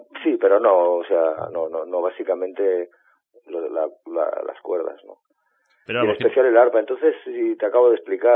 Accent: Catalonia, Spain; yo soy catalán, sí que es verdad que trabajo con valencianos, y sí que es verdad que mi abuelo era valenciano de Castellón.

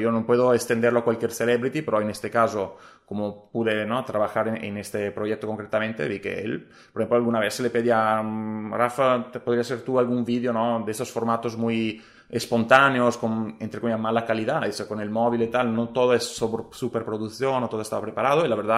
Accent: Italy; accent: Italian; first language Italian; Spanish is a second language; Bueno, tres, digamos. L'italiano, evidentemente, inglés, siempre con mi acento italiano, pero el castellano.

